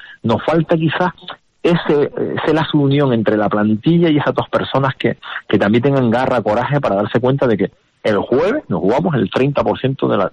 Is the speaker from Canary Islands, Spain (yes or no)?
yes; Canary Islands, Spain; Soy Gran Canario, vivo por el Gran Canaria.